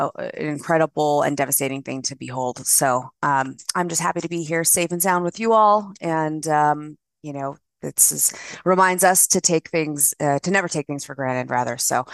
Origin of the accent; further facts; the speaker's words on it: Los Angeles, California, United States; what's been happening in Los Angeles, my hometown